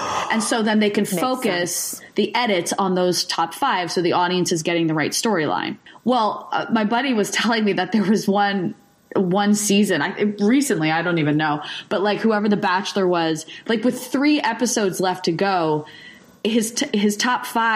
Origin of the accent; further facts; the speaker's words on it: New Jersey, United States; It's a great one because I'm from Jersey.